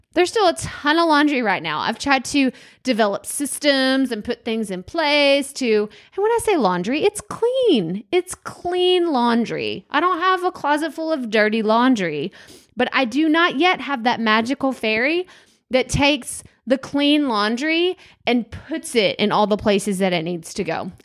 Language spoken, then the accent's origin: English; Athens, Texas, United States; It was Athens. That's my hometown. And Corsicana, like, they were rival schools growing up.